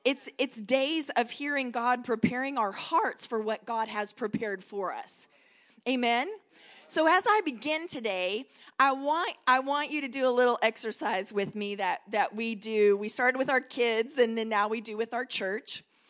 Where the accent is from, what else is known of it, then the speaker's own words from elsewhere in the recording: Texas, United States; accent: Texan; Not so much, I know, with my Texan accent, you can be like, what's she on about?